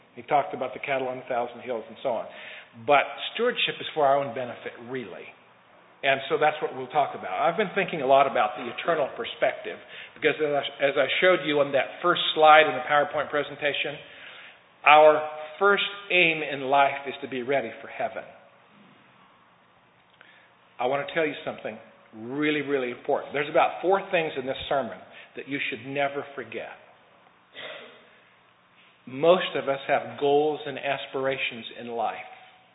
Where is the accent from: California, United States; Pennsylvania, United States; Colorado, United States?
California, United States; born there; I was born in California and went to school in different places and so on.